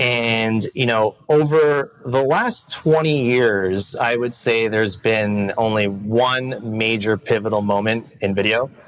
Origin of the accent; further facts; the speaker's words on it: Canada; I was born in Canada. I've grown up in Canada my entire life.